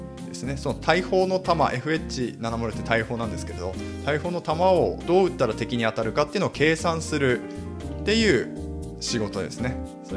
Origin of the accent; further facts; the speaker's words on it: Fukushima, Japan; まず私の出身地については福島県です。福島県の中通りの出身です。